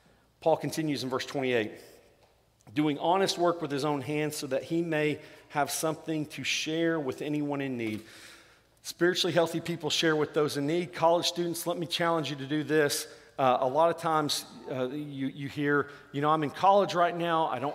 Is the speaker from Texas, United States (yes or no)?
yes; Texas, United States; I remember growing up in South Texas, I was terrified of storms that would roll through